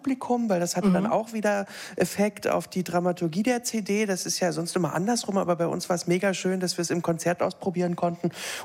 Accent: East Germany, Germany; aber ich bin Jahrgang 83. Also ich bin Ossi, aber habe nie erlebt, wie es ist, in der DDR gelebt oder gearbeitet zu haben.

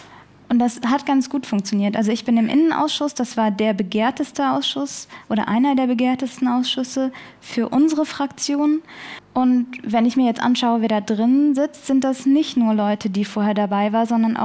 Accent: Rhineland-Palatinate, Germany; also born or lived in Pakistan; Ich bin in einem kleinen Dorf in der Pfalz groß geworden.

